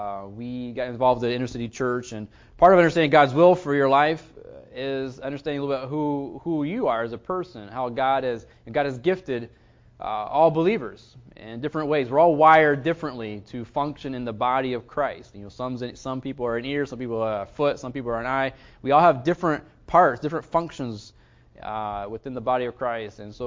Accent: Lima, Ohio, United States; We're from Lima, Ohio. I think some of you know where that's at. So that's our stomping ground. It's where I grew up and learned my ABCs.

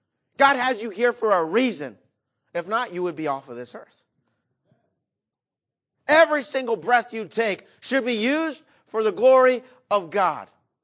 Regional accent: United States; I love being an American.

